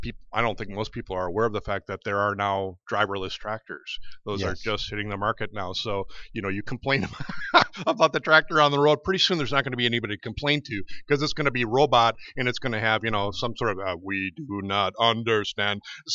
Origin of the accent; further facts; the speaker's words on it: Milwaukee, Wisconsin, United States; I'm a city slicker. I grew up in Milwaukee and started working here at McFarland's